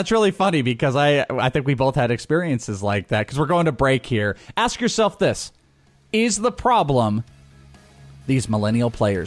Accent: Wales, United Kingdom; I'm Welsh.

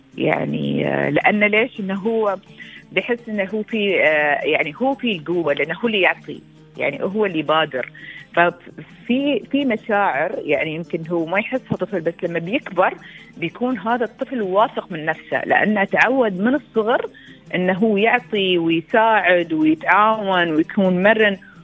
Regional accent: United Arab Emirates; بلادنا الإمارات الحبيبة، كل إماراتي وكل مقيم

